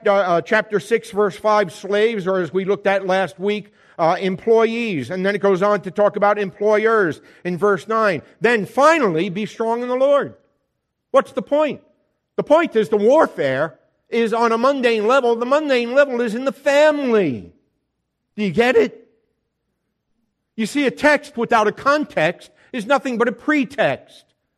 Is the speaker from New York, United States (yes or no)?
yes; New York, United States; My home state, New York, I'm not so sure about New Jersey, but in New York, is one of the most pro-abortion law states in the country.